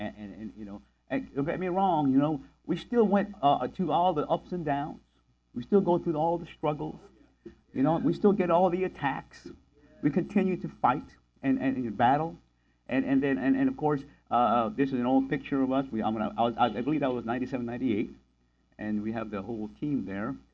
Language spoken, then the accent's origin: English; Philippines; And some of them thought I was Mexican, but I told them, no, I'm Filipino.